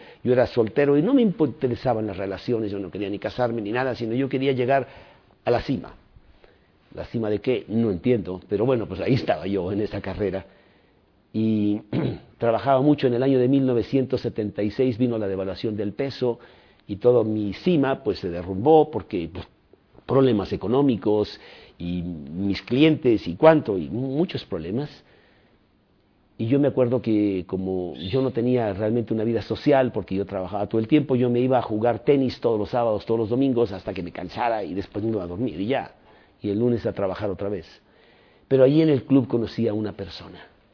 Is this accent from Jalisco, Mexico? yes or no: no; Mexico City, Mexico; born there; Y en mi vida yo nací, soy mexicano, nací aquí en la Ciudad de México y mis padres mexicanos, mi madre muy, muy religiosa.